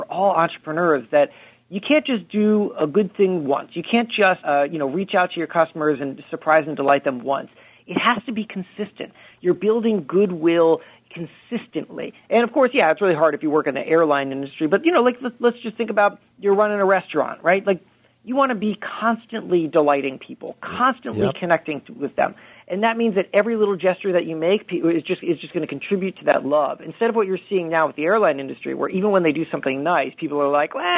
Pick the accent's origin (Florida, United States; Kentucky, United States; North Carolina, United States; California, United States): Florida, United States; Coral Springs; I'm from South Florida. I grew up in Coral Springs, Florida.